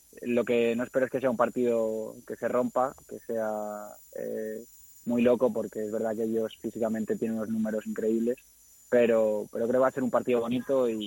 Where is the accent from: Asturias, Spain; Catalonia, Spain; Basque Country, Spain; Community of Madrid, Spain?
Community of Madrid, Spain; Madrid; yo soy de Madrid también y aquí somos todos del mismo sitio